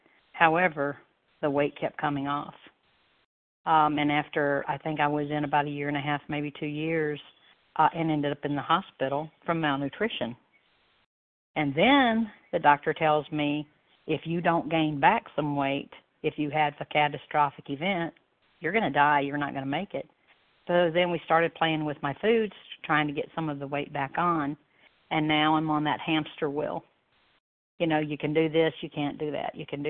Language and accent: English; Alabama, United States; I am from Alabama.